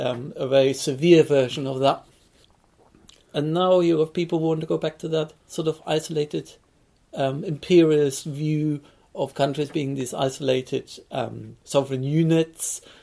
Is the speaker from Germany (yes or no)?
yes; Germany; growing up in Germany